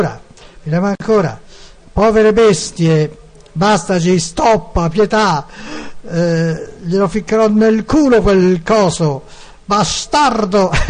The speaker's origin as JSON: {"language": "Italian", "town": "Siena", "region": "Tuscany", "country": "Italy", "said": "Ah, sono senese, ragazzi."}